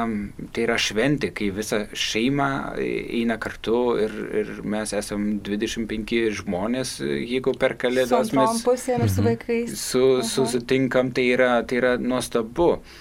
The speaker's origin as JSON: {"language": "Lithuanian", "country": "Germany", "second_language": "Lithuanian", "said": "aš esu vokietis, Diana lietuvė ir mes susituokim Vokietijoje"}